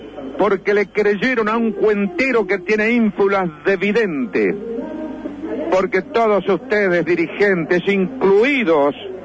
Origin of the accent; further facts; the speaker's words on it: Santa Fe, Argentina; porque somos santafesinos